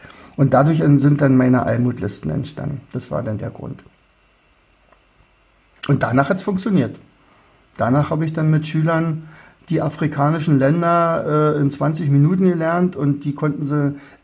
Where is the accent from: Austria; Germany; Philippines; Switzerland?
Austria; Also würde ich freuen als Österreicher.